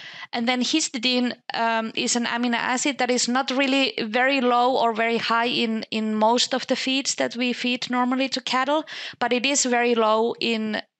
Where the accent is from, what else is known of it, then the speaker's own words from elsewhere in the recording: Finland; I'm from Finland. I did my master's and bachelor's degrees in animal science in Sweden at the Swedish University of Agricultural Sciences.